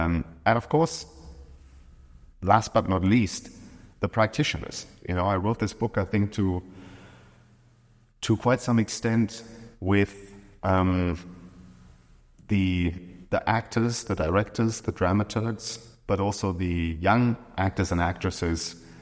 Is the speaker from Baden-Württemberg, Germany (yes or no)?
no; Oberhausen, North Rhine-Westphalia, Germany; born there; English is a second language; I was born in Oberhausen, which borders Mülheim an der Ruhr.